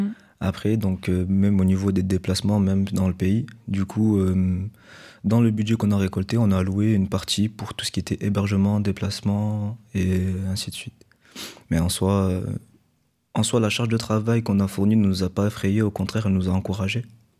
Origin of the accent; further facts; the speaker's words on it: Morocco; Après, je suis marocain, mais je parle que le dialecte berbère.